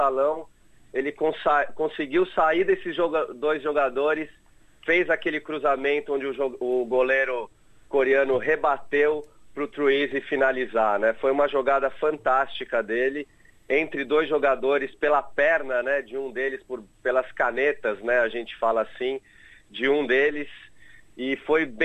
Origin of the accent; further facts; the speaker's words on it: Brazil; E a gente, como brasileiro, já tem aquilo no sangue